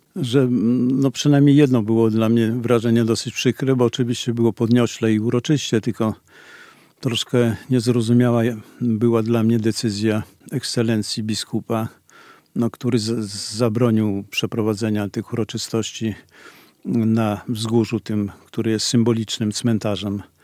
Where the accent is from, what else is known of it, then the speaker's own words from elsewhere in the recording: Suwałki, Podlaskie Voivodeship, Poland; also born or lived in Gdańsk; bo jestem chłopcem z Suwałk, wprawdzie urodzonym w Gdańsku